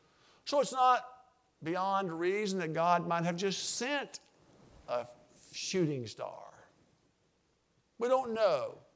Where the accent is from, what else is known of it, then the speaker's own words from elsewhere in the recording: Sandy Springs, United States; I grew up in Sandy Springs, and on a good day, there might have been 500 people that lived in Sandy Springs. Very rural area, no streetlights.